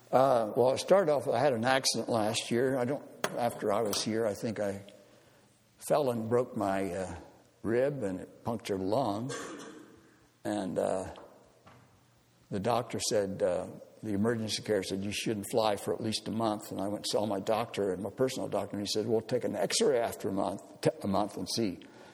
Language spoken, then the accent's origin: English; Papua New Guinea; also born or lived in United States; Well, I am Papua New Guinea and American, because I'm more Papua New Guinean than I'm American.